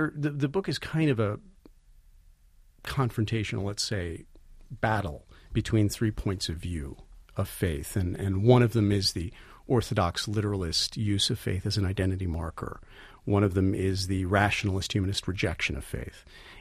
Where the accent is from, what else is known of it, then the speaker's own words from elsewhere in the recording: Milwaukee, Wisconsin, United States; Well, I grew up in Milwaukee in the 80s